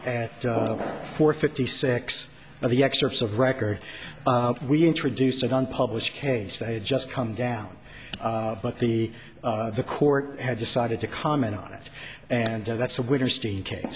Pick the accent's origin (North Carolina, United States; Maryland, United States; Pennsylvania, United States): Pennsylvania, United States; Philadelphia; Your Honor, I'm from Philadelphia, so I have a tendency to speak fast.